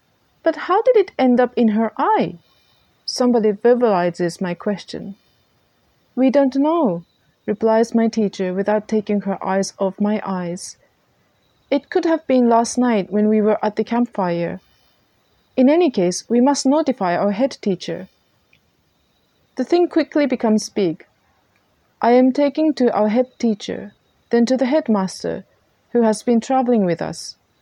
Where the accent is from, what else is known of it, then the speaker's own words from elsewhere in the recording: Japan; now in Ottawa, Canada; My stay in my hometown in Japan is also coming to an end. In less than 2 weeks, I will head back to Ottawa.